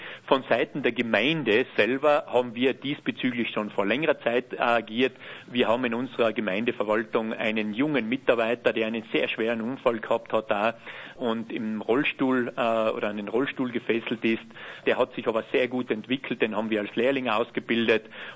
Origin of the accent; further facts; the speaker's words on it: Virgen, Tyrol, Austria; bin aber selber gebürtiger Virgener und begeisterter Virgener